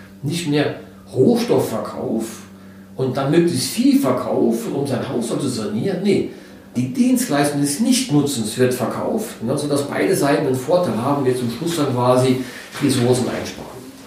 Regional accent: Saarland, Germany; born there; der mir als Saarländer, als geborener Saarländer sehr am Herzen liegt.

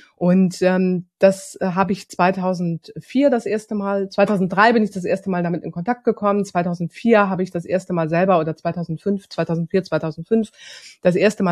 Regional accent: Hamburg, Germany; also born or lived in Lower Franconia; ich komme aus Hamburg, ich bin gebürtige Hamburgerin, war dann mittlerweile 5 Jahre in Unterfranken, haben dort wunderbar gelebt.

